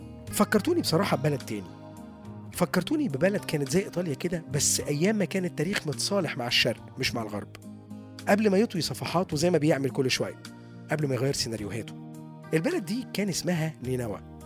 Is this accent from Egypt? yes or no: yes; Egypt; مفروض كمصريين كمان كلنا نقدم توبة